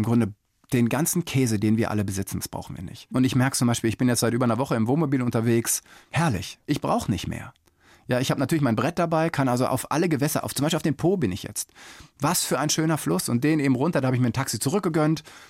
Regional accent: Detmold, North Rhine-Westphalia, Germany; bin dann zurück in meine Heimatstadt Detmold in Ostwestfalen zu meinen Eltern gefahren.

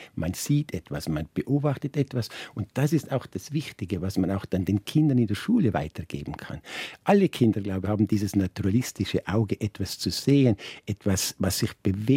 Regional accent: Tyrol, Austria; Ich bin ein Lechtaler, ja.

